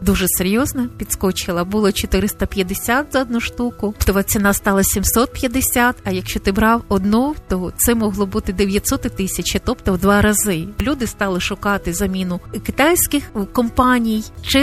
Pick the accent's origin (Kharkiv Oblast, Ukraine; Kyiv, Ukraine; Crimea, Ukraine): Kyiv, Ukraine; хоча я киянка